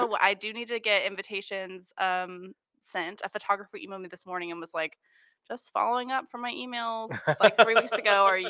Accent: Waynesboro, Virginia, United States; I was getting married where I grew up in Waynesboro.

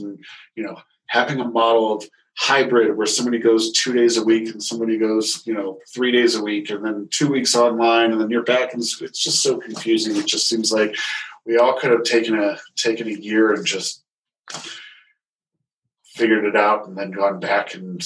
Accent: Ohio, United States; Yeah, you know, it's funny because we lived in Ohio. I grew up in Ohio. I grew up in central Ohio.

